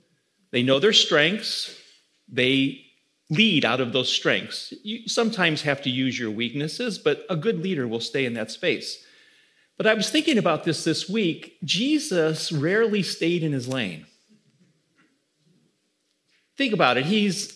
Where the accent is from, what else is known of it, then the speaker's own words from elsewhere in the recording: Midwest, United States; Now, growing up in the Midwest, everything needs to have utility.